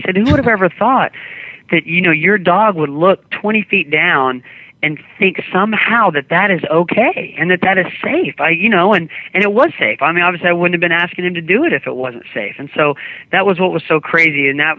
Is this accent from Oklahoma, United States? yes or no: yes; Oklahoma, United States; now in Los Angeles, United States; my mom makes sure that I always remember that I'm from Oklahoma.